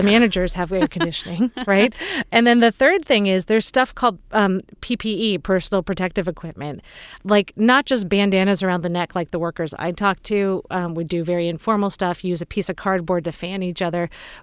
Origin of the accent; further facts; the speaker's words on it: California, United States; now in Los Angeles, United States; Yeah, well, look, I'm from the Bay. I live in Los Angeles now, and I was surprised.